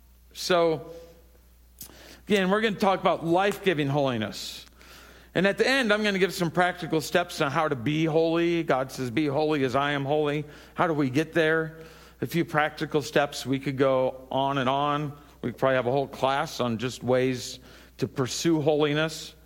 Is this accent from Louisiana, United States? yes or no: yes; New Orleans, Louisiana, United States; I grew up in New Orleans. French bread is very, very important.